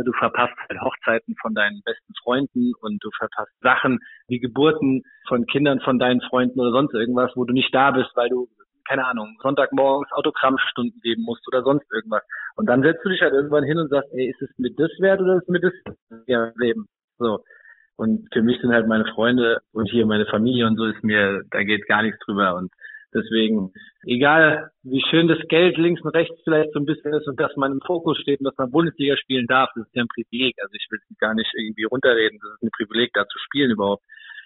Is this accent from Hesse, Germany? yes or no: yes; Wiesbaden, Hesse, Germany; accent: Hessian; Ich bin Hesse, richtig. Ich komme aus Wiesbaden und wenn man hier in Wiesbaden ist, im Hesseland, dann spricht man auch notgedrungen Hessisch.